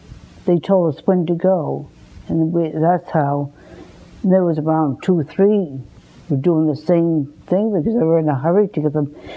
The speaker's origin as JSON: {"language": "English", "town": "Springfield", "region": "Massachusetts", "country": "United States", "tie": "born or raised there", "also_born_or_lived": "Hatfield", "said": "No, I was born in Hatfield, Massachusetts."}